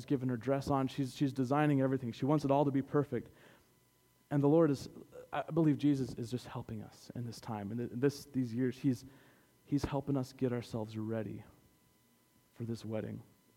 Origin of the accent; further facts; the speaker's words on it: Indiana, United States; Like, why wouldn't you hire me? I'm from Indiana. Like, I'm the hardest worker out here.